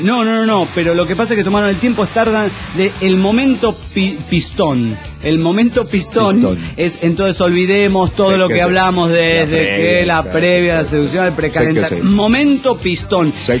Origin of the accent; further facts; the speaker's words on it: Cajamarca, Peru; now in Lima, Peru; de Cajamarca, en Lima.